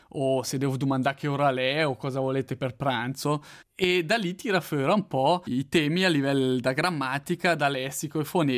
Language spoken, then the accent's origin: Italian; Ticino, Switzerland; accent: Malcantone dialect; mi parli in dialetto, mi sono cresciuto in Dalmalcanton, e parli in dialetto che è medio malcantone orientato, quindi ha certe differenze, per esempio, nei participi passati di verbi.